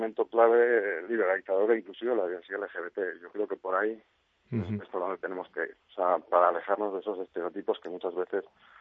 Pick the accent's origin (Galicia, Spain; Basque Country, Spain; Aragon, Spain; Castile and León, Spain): Basque Country, Spain; Dentro uh-huh. de los cerrados que somos los vascos